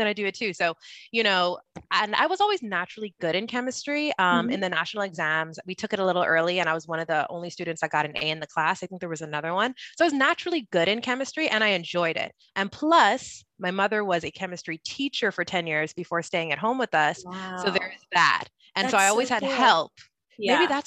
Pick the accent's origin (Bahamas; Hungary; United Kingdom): Bahamas; moved away as an adult; now in Florida, United States; I'm originally from the Bahamas. I moved to the States for school when I was 18, and I ended up staying after grad school. I live in Florida right now, which is nice because I do get to visit home a lot.